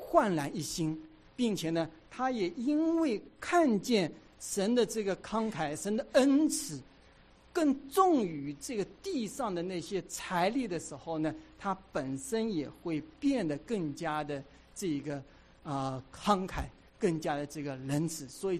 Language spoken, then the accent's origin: Chinese; China; 有的时候我们中国人真的很会很会说一些很含糊其辞的话啊